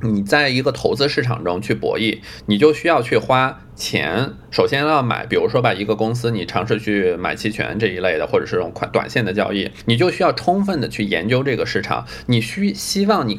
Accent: Shandong, China; 我是在山东长大，然后太太是在广州长大。实际上呢，我们家庭都挺像的，就是中国典型的中产。

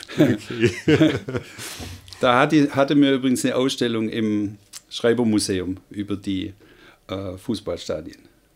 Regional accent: Esslingen, Baden-Württemberg, Germany; Naja, ich bin in Esslingen aufgewachsen

